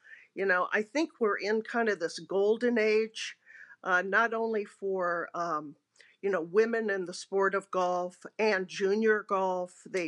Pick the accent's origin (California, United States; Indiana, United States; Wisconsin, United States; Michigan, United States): California, United States; Los Angeles; Yeah, it's we had the Alcott Golf and Country Club, affectionately known on Avondale Avenue, where I grew up here in West LA.